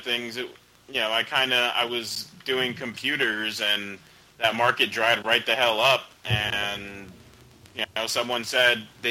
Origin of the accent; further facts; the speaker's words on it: United States